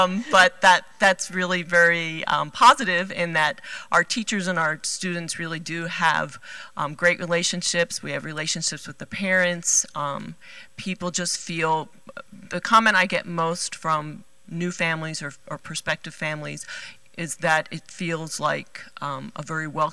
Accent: Philadelphia, Pennsylvania, United States; moved away as an adult; I'm from Philadelphia, Pennsylvania originally. That's where I was born and reared and was there till I was about 24 or 25.

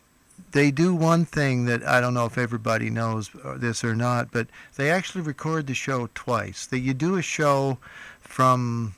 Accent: Toronto, Ontario, Canada; also born or lived in Kansas, United States; I was born in Kansas, but I moved up to Toronto.

